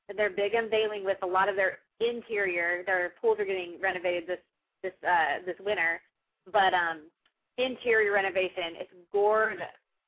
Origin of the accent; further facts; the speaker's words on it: Oregon, United States; now in Nashville, United States; I'm in Nashville, Tennessee, but I'm actually an Oregon girl. I moved over here, so I'm actually from Oregon.